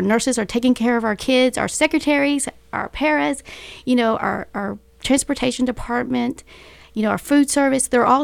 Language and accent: English; Caddo Gap, Arkansas, United States; I originally grew up in Caddo Gap down in southwest Arkansas, went to school at Caddo Hills